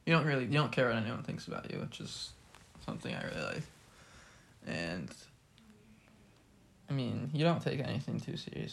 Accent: Indiana, United States; We're both from Indiana.

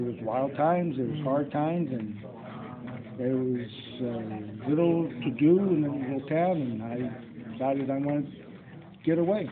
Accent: New York, United States; also born or lived in Brooklyn; I was born in Brooklyn, New York on June 4, 1948.

